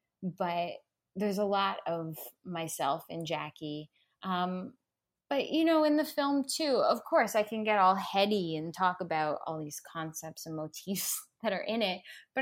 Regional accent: Toronto, Ontario, Canada; now in Los Angeles, United States; And I've been living in LA for the past 3.5 years. So it feels good to kind of come full circle and be in Toronto for the festival.

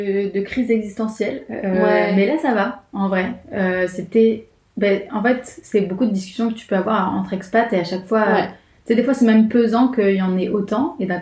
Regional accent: France; accent: French; dès que je rencontre des collègues et qu'ils voient que j'ai l'accent français

